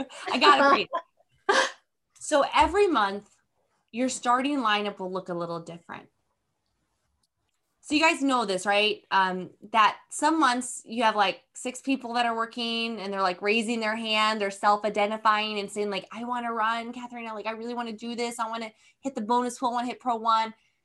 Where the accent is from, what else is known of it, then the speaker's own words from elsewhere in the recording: United States; now in Netherlands; I'm an American here living in the Netherlands. I'm here actually launching a wellness brand.